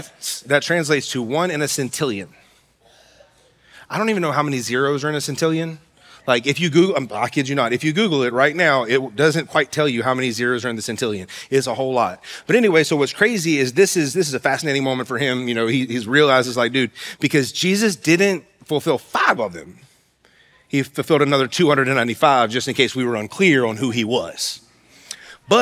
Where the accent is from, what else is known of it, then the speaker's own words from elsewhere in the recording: West Virginia, United States; My whole life, I've read at Bethpage because, I'm from West Virginia.